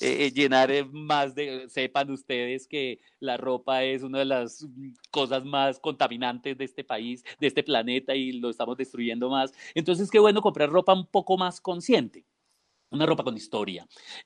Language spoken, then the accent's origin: Spanish; Colombia; Y eso es fundamental a nosotros como colombianos